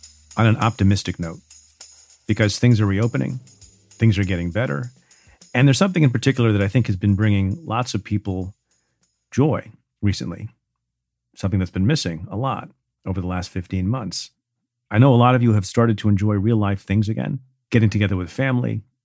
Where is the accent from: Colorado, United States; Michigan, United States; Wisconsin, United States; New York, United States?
New York, United States; In my home state of New York, more than 52% of residents have had at least one dose of the vaccine.